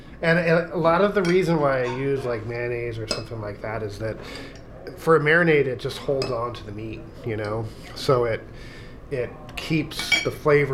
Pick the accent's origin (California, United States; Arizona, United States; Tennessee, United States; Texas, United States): California, United States; I'm from California, and I came up to commercial fish in Bristol Bay, and that first year I didn't like salmon